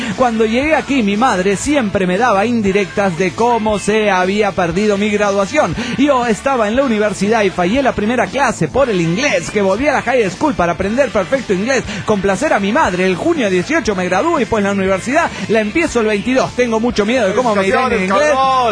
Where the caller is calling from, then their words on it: San Salvador, El Salvador; de San Salvador, El Salvador, en el Gabacho.